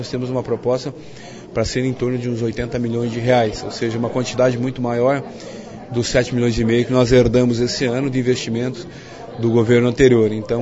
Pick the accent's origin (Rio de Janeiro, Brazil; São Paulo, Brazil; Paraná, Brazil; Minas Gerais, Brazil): Paraná, Brazil; Cascavel; sou do interior, sou da área, né, do interior do estado, sou da região de Cascavel